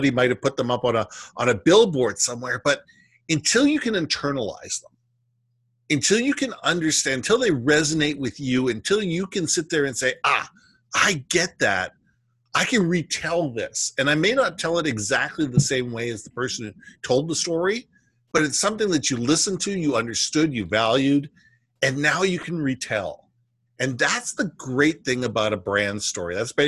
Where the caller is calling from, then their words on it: Vancouver, British Columbia, Canada; I'm calling in from Vancouver, Canada.